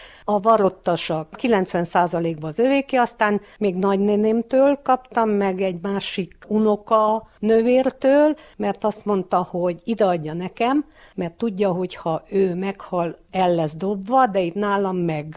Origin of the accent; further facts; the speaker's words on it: Gurghiu, Mureș County, Romania; now in Târgu Mureș, Romania; évet Vásárhelyen éltünk, és 13 éve lakunk itthon Disznajón, mivel nagyon, de nagyon szerettem én Disznajót, és mindenhol büszke voltam rá. Mindig dicsekedtem, hogy honnan származok, mert ez egy munkás, szorgalmas emberekkel lakott falu